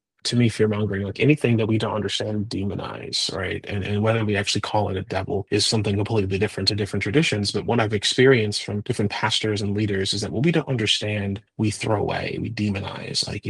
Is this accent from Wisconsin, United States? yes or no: yes; Milwaukee, Wisconsin, United States; And there was a pastor in my hometown, Milwaukee